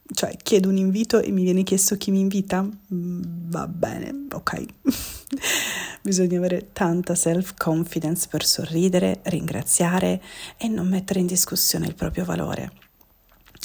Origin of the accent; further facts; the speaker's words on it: Calabria, Italy; Sono calabrese.